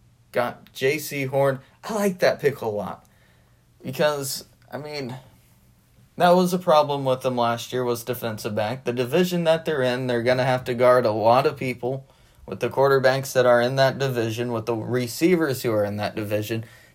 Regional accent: Oklahoma, United States; I get to watch a lot of Dallas Cowboys games growing up in Oklahoma, living in Oklahoma

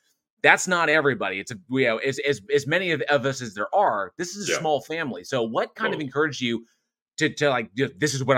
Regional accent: California, United States; born there; because I used to live in California, because I was born in California.

